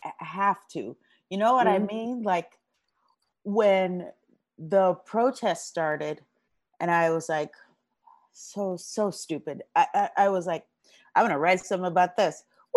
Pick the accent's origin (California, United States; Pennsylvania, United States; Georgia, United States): California, United States; Los Angeles; I am from South Central LA. I'm born and raised here.